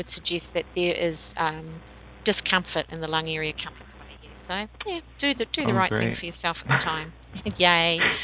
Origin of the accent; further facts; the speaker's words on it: New Zealand; It's really good for protesting. I'm a New Zealander.